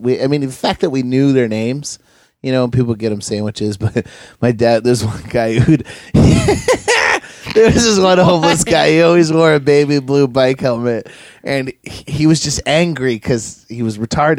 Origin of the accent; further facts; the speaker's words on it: Maine, United States; New England, it's tough with the winter, but I grew up in Maine